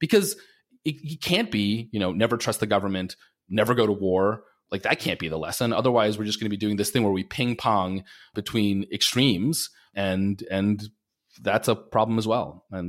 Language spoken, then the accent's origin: English; New York, United States; growing up on Long Island, all your friends or lefties.